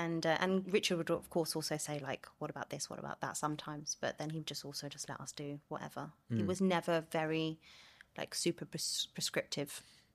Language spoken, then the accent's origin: English; London, United Kingdom; And growing up in London, I didn't always have that opportunity.